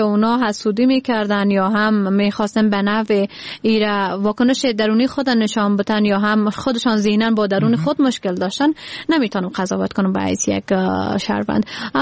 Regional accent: Badakhshan, Afghanistan; born there; من در بدخشان متولد شدیم و زادگاهم بدخشان است.

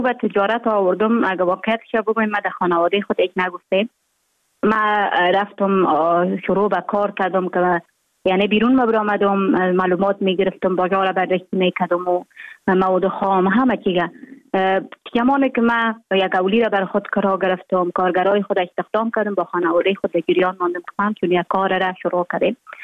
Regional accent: Jowzjan, Afghanistan; also born or lived in Mazar-i-Sharif; من در ولایت جوزجان به دنیا آمدیم. 26 سال عمر دارم. مکتب خود در افغان ترک تا سنف 9 در جوزجان خواندیم، بعدن آمدیم از سنف 10 تا 12 در افغان ترک مجار شریف ادامه دادیم.

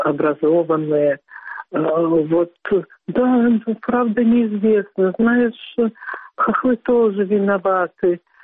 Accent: Belarus; у меня отец белорус, а мать украинка, и я сама из Белоруссии

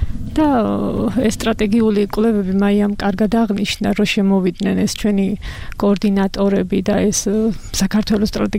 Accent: Zemo Kedi, Kakheti, Georgia

